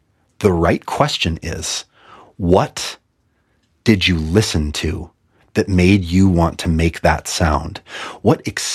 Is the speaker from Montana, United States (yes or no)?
yes; Montana, United States; moved away; I grew up in Montana. And when I left Montana, I've never felt more Montanan.